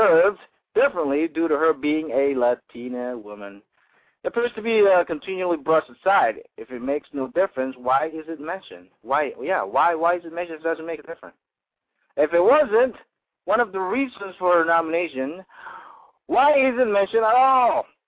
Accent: Philippines; I'm a Filipino.

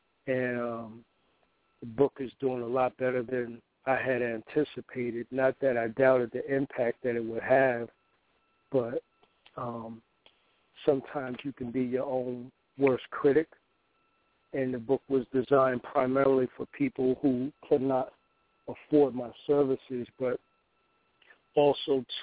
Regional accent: Keyport, New Jersey, United States; moved away as an adult; Well, I'm originally from the Jersey Shore, small town, Keyport, New Jersey. Lived in Keyport till I was around 21, 22 years old.

